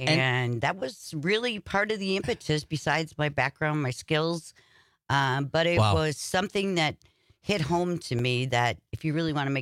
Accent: De Pere, Wisconsin, United States; Well, I grew up in West De Pere.

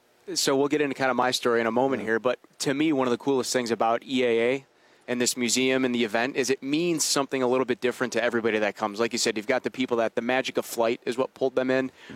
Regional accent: Kenosha, Wisconsin, United States; born or raised there

